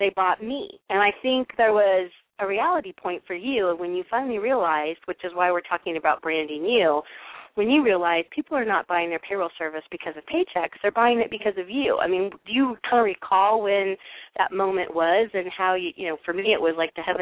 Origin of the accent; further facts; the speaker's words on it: Midwest, United States; because you and I are both Midwest girls. Yay, we're from the Midwest.